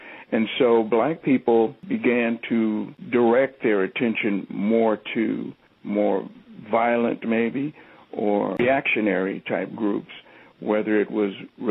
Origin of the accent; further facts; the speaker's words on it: Berkeley, California, United States; also born or lived in Oakland; I was born in an Oakland County hospital, and I spent a lot of time in Oakland, but I was raised in Berkeley.